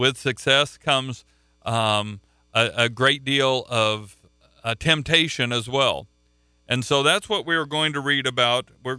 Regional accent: Oklahoma, United States; I grew up in Oklahoma.

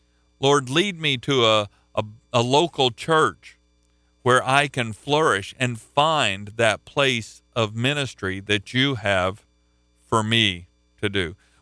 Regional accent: Oklahoma, United States; I'm from Oklahoma. I was there a couple of weeks ago. I got to see my pastor that I grew up.

